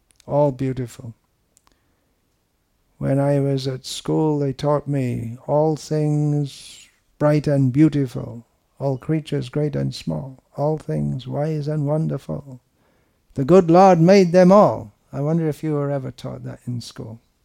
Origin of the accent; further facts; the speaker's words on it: England, United Kingdom; I have an excuse. I'm from England.